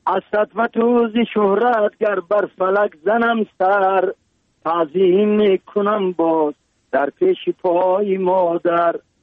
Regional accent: Tajikistan; برای وطنم، برای تاجیکستان عزیزم

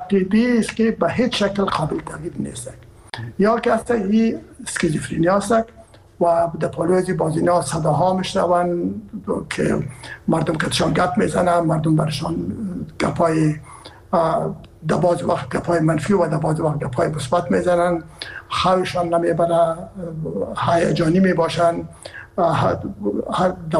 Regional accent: Herat, Afghanistan; ما که هستم از هرات هستم و پدر و مادر بعد هرات هستن

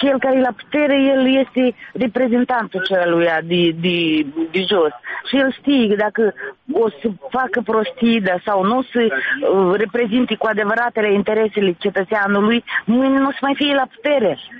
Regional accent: Moldova; Noi toți am plecat din satele noastre într-un moment dat, dar ține minte de unde venim. Și eu sunt în final din Moldova.

